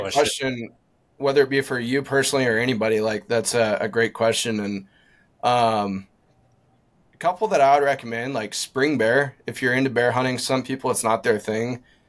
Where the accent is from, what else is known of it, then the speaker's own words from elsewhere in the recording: Montana, United States; again, growing up in Montana, I was able to get an antelope tag every single year